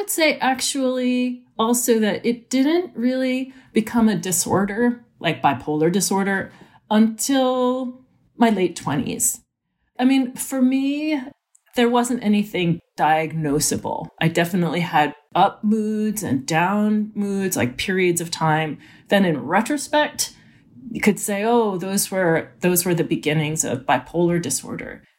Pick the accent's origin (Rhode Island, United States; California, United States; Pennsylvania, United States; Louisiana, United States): Pennsylvania, United States; Philadelphia; also born or lived in New Jersey; Well, I was born in New Jersey, but I consider Philadelphia my hometown. We moved there when I was a kid.